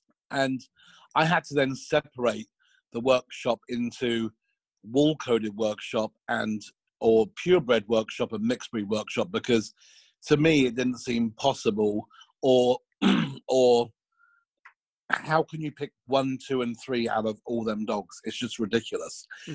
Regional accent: United States; You know, in America, I made all my mistakes in America and I grew up in America.

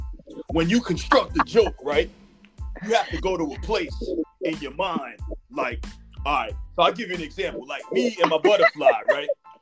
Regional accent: Harlem, New York, United States; And you know, because I'm from Harlem, oh, right? God. Originally, I'm from Harlem, right?

